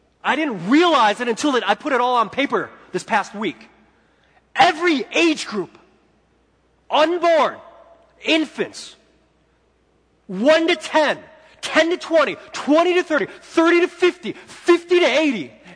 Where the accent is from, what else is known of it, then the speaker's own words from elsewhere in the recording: United States; I'm American, so I could say this for America.